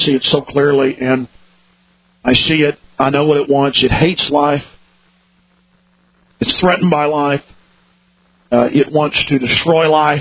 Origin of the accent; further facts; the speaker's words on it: Dallas, Texas, United States; And I grew up in Dallas, and things were rough in the 80s.